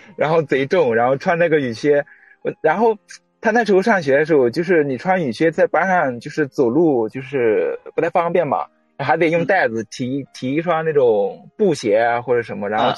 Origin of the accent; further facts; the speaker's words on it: Wuhu, Anhui, China; 我的老家是那个在安徽，就是安徽芜湖。对。然后小的时候也是农村，出生嘛。